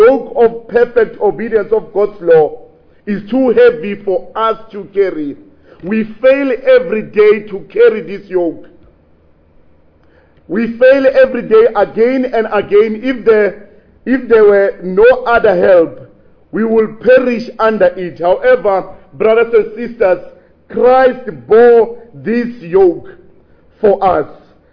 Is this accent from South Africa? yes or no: yes; Limpopo, South Africa; In our culture, where I grew up in Limpopo, we are not familiar with what the yoke is